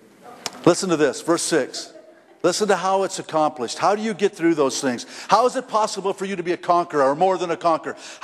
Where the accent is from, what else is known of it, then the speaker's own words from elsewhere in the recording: Ireland; Let me tell you what, I'm an Irishman.